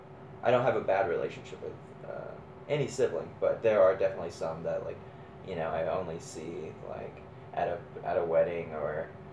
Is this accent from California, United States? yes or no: no; Texas, United States; I guess I'm looking at a map of Texas right now. That very, very bottom tip is where I'm from.